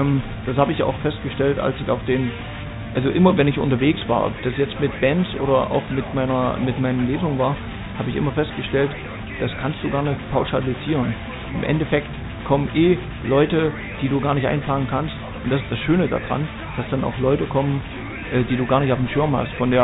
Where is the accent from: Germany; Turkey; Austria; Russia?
Germany; Thuringia; now in Berlin, Germany; Also, ich stamme aus dem schönen Thüringen, bin dann irgendwann 1999 nach Berlin umgezogen, habe in Thüringen damals begonnen, schon sehr früh begonnen zu schreiben und auch zu musizieren